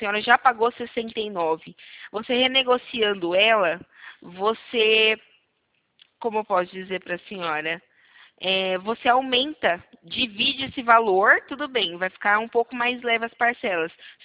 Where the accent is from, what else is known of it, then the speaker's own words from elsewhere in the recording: São Paulo, Brazil; DDD 19, não é 21, não, porque eu sou aqui de São Paulo.